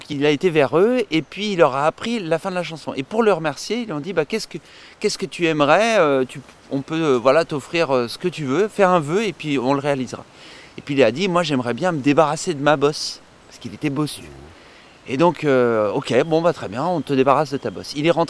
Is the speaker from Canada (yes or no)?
no; Brittany, France; Ah oui, je suis breton, disons pure souche, mais mes grands-parents étaient agriculteurs à quelques kilomètres d'ici, de chaque côté, paternel et maternel.